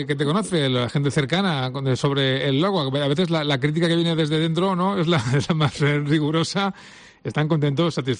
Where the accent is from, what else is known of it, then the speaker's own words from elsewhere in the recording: Valencian Community, Spain; de lo que nos distingue como valencianos